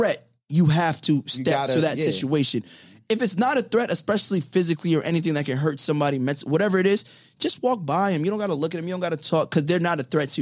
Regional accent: Clinton Hill, New York, United States; I'm from Clinton Hills.

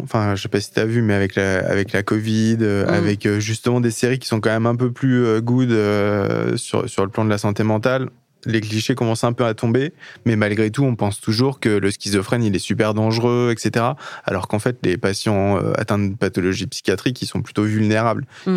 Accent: Le Mans, Pays de la Loire, France; j'ai 37 ans, je suis du Mans

